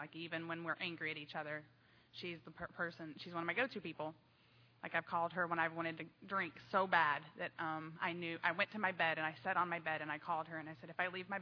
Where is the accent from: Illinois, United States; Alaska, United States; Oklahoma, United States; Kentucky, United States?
Kentucky, United States; Because, you know, where I am from Kentucky, we didn't have field parties, we had mountain parties on top of strip club.